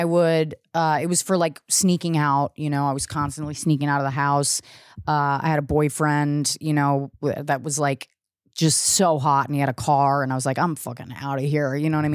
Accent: Virginia, United States; You know, I'm from Virginia, but I go out to Texas and they've all got these accents and I would like come home and like fake an accent for a little while

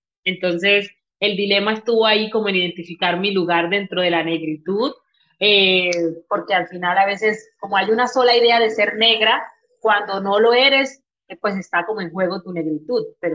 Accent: Sucre, Colombia; also born or lived in Caucasia; now in Medellín, Colombia; soy hija del Caribe Sabanero en la Unión Sucre y también soy de Caucasia.

